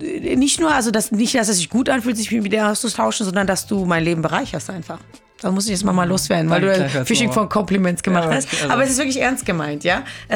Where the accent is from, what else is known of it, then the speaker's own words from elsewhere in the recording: Switzerland; Und ich komme aus der Schweiz, war nur in Berlin jetzt übers Wochenende.